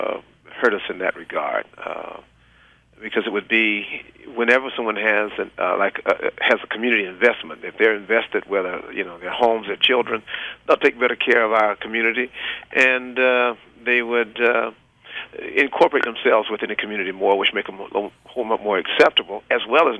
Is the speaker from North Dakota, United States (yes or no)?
no; South Carolina, United States; Well, yeah, I'm from South Carolina, and I attended South Carolina State University as well as Morris in South Carolina.